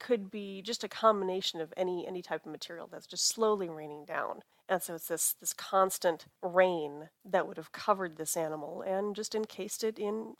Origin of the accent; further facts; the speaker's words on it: Fargo-Moorhead, United States; I grew up in the Fargo-Moorhead area, which is in the middle of the Red River Valley, and it is a terrible, terrible place to look for fossils.